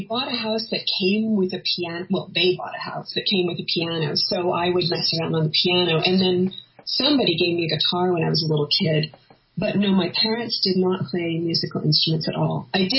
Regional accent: Malibu, California, United States; I grew up in Malibu, and there was some sort of promotional thing for the Beach Boys when I was really young, maybe 8

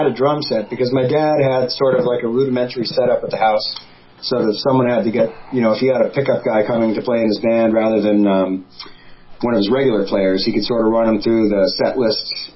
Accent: Massachusetts, United States; I grew up in Massachusetts before I moved to Maine.

